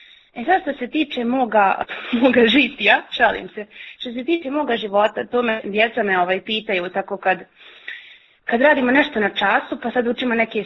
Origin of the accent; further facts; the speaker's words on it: Banja Luka, Republika Srpska, Bosnia & Herzegovina; moved away as an adult; now in Mostar, Bosnia and Herzegovina; Ja sam rođena u Banja Luci. Tamo sam živjela tu sve do unazad nekih godinu i pol. Tamo sam završila sve ono svoje formalno školovanje. Radila sam 2 godine u Banja Luci u Montessori vrtiću.